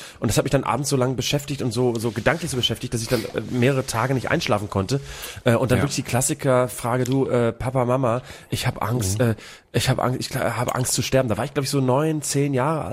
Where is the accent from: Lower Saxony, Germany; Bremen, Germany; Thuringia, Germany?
Bremen, Germany; moved away; bis ich aus Bremen raus war, bis 2005 oder sowas